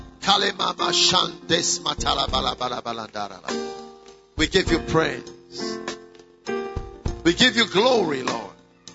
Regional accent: South Africa; moved away as an adult; I've lived here for 17 years. I came here to preach. So where do you come from originally? I come from South Africa. I come from South Africa.

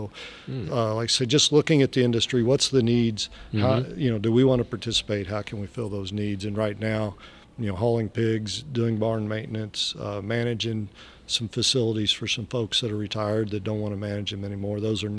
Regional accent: Missouri, United States; I'm from Northeast Missouri, so if I go travel with pork producers, I get accused of being from the South

